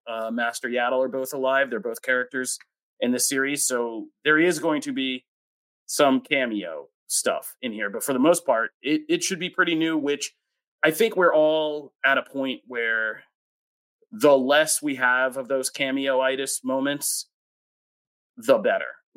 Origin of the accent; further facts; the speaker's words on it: East Coast, United States; accent: Brooklyn; That's just what happens. I'm from the East Coast. I go back sometimes.